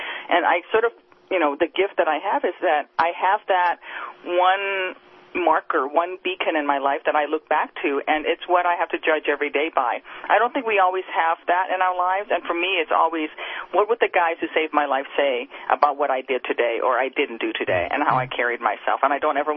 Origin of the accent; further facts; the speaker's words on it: United States; I'm so grateful for, you know, being an American and all of the rights and benefits that I have.